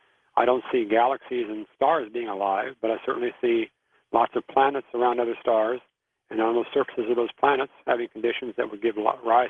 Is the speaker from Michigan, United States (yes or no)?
no; Indianapolis, Indiana, United States; I'm from Indianapolis. I grew up in Indianapolis, and they have a big race every year called the Indy 500.